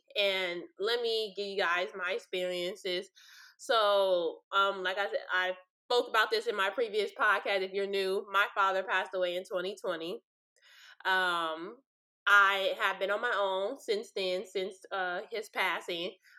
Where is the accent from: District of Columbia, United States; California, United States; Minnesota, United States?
California, United States; Los Angeles; but we had a house in Los Angeles. By the way, I'm from Los Angeles.